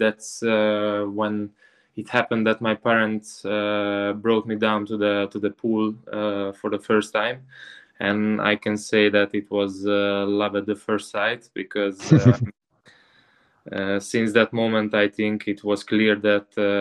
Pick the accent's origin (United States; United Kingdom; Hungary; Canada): Hungary; Budapest; born there; English is a second language; I was born in Budapest, so I'm talking about a Budapest based team.